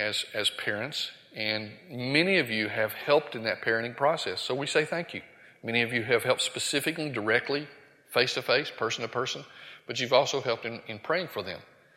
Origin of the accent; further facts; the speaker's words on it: Bible Belt, United States; growing up in the Bible Belt here